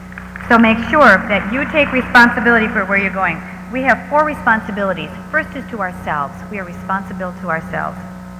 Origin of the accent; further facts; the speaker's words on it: Wisconsin, United States; I'm from Wisconsin. We don't eat, I mean, this Texas food.